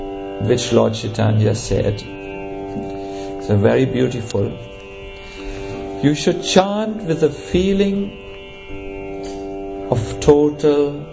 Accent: Germany; English is a second language; You know, we come from Germany and our historical record is not one of non-violence.

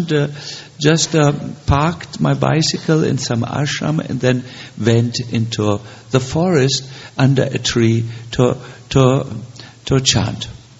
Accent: Germany; English is a second language; You know, we are from Germany. We are a little intense by nature.

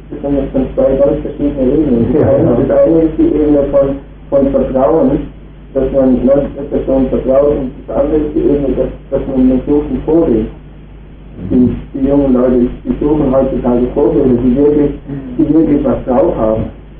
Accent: Essen, North Rhine-Westphalia, Germany; ich komme aus Essen

